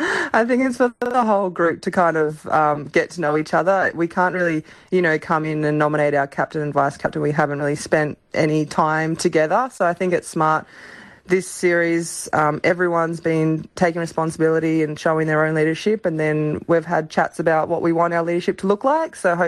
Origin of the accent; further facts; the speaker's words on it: Australia; I think that's just the way it is of being an Australian athlete.